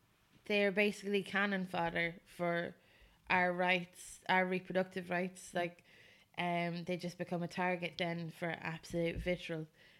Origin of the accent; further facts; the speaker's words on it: Leinster, Ireland; No, no, I'm from Westmeath.